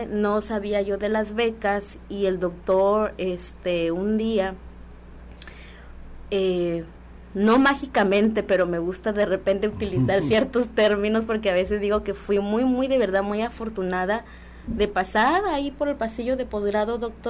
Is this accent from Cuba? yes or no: no; Oaxaca, Mexico; first language Mixtec; Spanish is a second language; fue en mi lengua materna, que es el mixteco alto de Oaxaca.